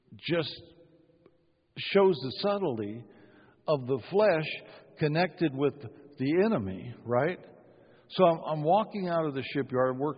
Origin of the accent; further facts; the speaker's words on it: Ireland; I used to have an anger problem, but it's normal because I'm Irish.